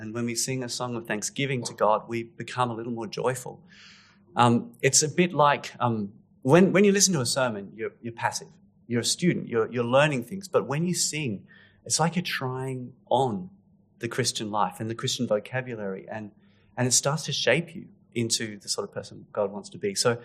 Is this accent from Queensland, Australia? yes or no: no; Sydney, New South Wales, Australia; now in Adelaide, Australia; I grew up in Sydney, but I live in Adelaide now.